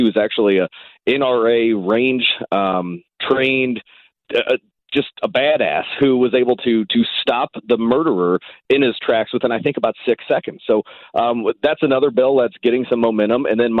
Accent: Ferguson, Missouri, United States; Now, I grew up in Ferguson, Missouri.

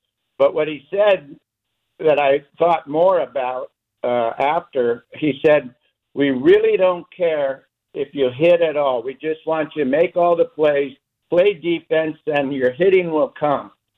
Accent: California, United States; Growing up in Southern California, I don't think I ever played a game under 65 degrees.

